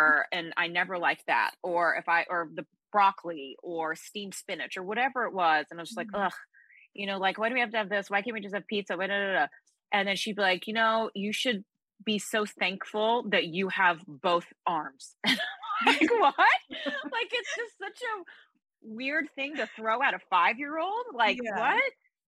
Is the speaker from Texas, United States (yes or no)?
yes; Texas, United States; also born or lived in California; You know, the biggest sort of Spanish influence I got was living in California. So, because my mother was born and raised there, and my father was from there. And so my whole childhood, I grew up in Texas.